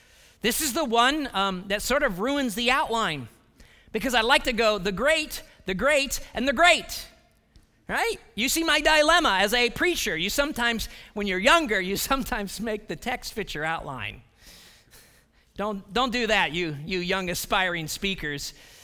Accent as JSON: {"language": "English", "region": "Ohio", "country": "United States", "accent": "Ohio", "said": "Now, I'm from Ohio. Ohioans don't have accents."}